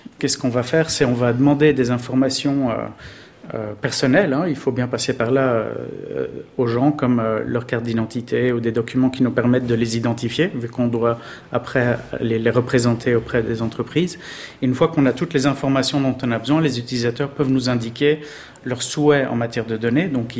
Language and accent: French; Belgium; now in Switzerland; je suis belge vivant en Suisse, diplômé d'école de commerce.